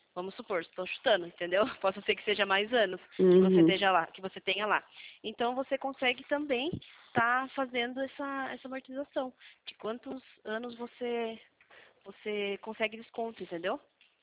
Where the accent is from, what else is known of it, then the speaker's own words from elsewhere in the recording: Sorocaba, São Paulo, Brazil; eu sou de Sorocaba.